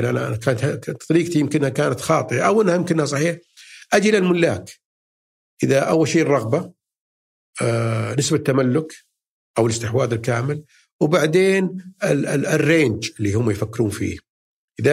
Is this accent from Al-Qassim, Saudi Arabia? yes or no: no; Riyadh, Riyadh Province, Saudi Arabia; من مصانع اللحوم عندنا في الرياض